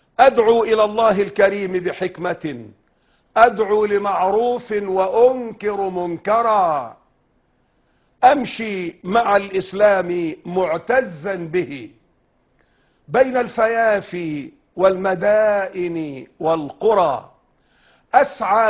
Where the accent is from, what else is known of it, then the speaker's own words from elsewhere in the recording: Damietta, Damietta Governorate, Egypt; وعندنا في دمياط أيضا كليات قائمة الآن للطب وللصيدلة